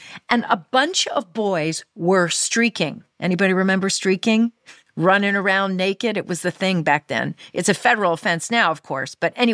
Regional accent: New York, United States; born there; I was born in New York, and early on, I learned to ride a tricycle, and I was good at that trike. I rode it in the hallway of our building.

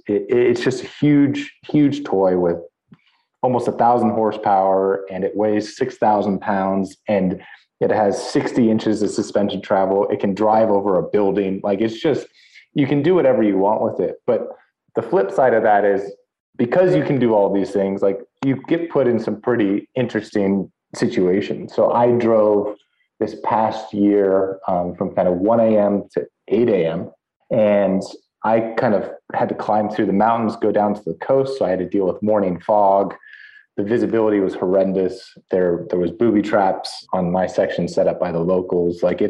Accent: California, United States; So growing up in California, fairly close to Mexico, and I knew about the Baja 1000.

